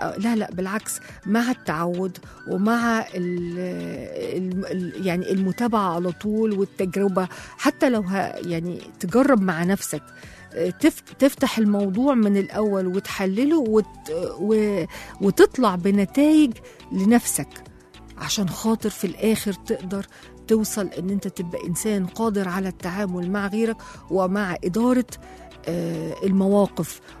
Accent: Egypt; حتى في الفن يعني في فنانين كتير عندنا في مصر برضو وصلوا للعالمية برضو باجتهادهم

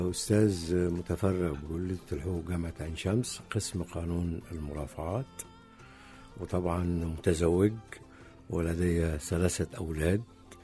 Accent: Luxor, Luxor Governorate, Egypt; moved away as an adult; now in Cairo, Egypt; جيت من الصعيد من الأقصر، أنا أقصري،

